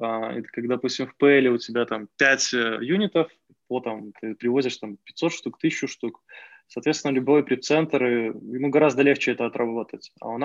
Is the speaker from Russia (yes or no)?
no; Belarus; И когда мы уже там раскрываем, что мы вот такие из Беларуси ребята